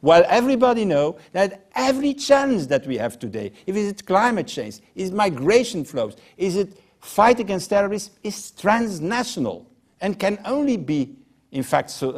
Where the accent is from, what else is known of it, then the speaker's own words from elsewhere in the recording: Belgium; English is a second language; I'm from Belgium, so certainly a joke.